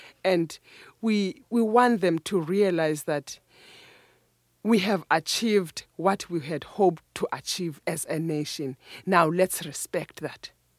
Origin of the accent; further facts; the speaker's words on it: Cofimvaba, Eastern Cape, South Africa; working as a physiotherapist in a hospital in Gofimvaba. That is my hometown.